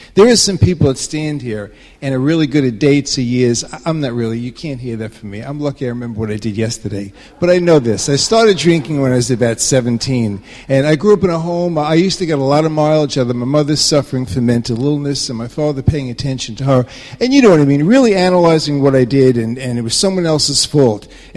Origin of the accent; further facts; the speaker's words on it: New York, United States; I grew up on Long Island